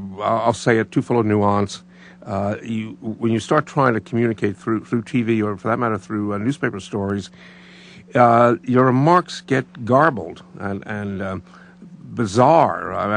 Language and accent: English; Brooklyn, New York, United States; I grew up in Brooklyn, and you know, we didn't ignore strength in Brooklyn, but it wasn't. I grew up in a reasonable neighborhood, reasonable middle class neighborhood.